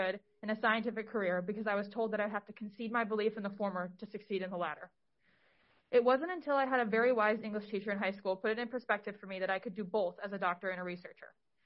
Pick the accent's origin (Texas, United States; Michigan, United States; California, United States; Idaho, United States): Michigan, United States; Flushing; Growing up in Flushing, Michigan, a small community near the city of Flint, I've always wanted to be a scientist and a Spartan.